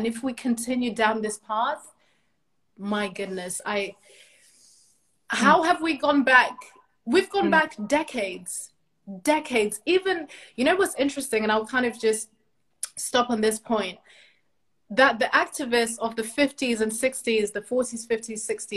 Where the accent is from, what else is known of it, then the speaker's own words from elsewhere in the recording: Zimbabwe; now in London, United Kingdom; as someone that was born and raised in Zimbabwe, and I live in the UK, I live in London